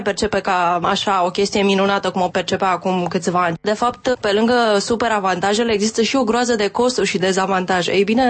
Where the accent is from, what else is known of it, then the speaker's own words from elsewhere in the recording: Romania; ceea ce pe mine, ca român, m-a emoționat foarte tare.